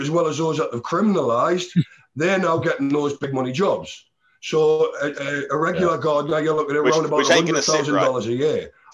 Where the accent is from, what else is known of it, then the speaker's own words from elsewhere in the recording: United Kingdom; I'm half Scottish, half Geordie.